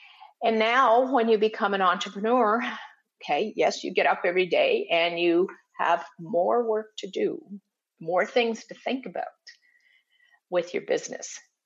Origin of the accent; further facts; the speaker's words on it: Canada; And I'm from Canada, and Canada does not have that type of data.